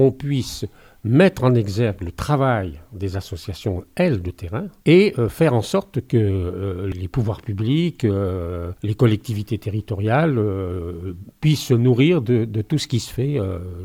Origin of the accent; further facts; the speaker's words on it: Thonon, Auvergne-Rhône-Alpes, France; moi je suis de Thonon, et notre association est à Gaillard.